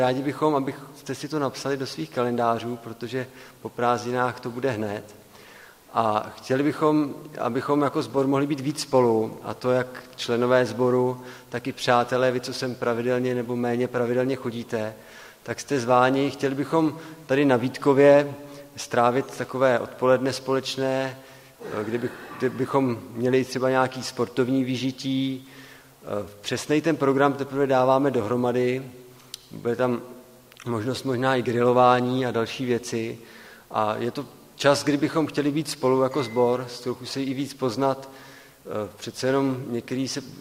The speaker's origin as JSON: {"language": "Czech", "town": "Plzeň", "region": "Plzeň Region", "country": "Czechia", "tie": "born or raised there", "said": "tak jako rodilý Plzeňák vás tam určitě pozvu"}